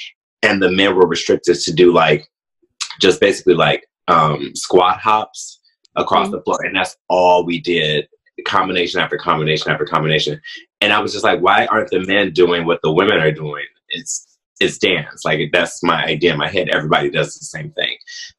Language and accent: English; Cleveland, Ohio, United States; Growing up in Cleveland, there were no black dancers.